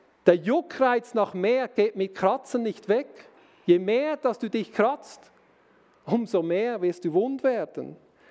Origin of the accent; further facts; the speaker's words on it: Switzerland; und das können wir ja auch als Schweizer